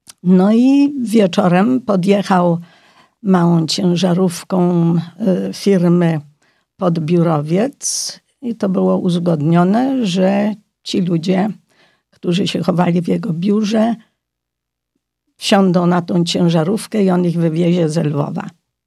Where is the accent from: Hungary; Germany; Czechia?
Hungary; Dlatego ja się urodziłam na Węgrzech. Na Węgrzech chodziłam do szkoły podstawowej, stąd znam węgierski.